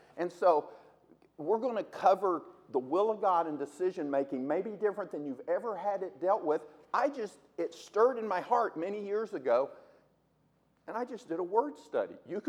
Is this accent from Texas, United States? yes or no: yes; Texas, United States; and I'm from Texas, so I usually talk a lot slower, okay?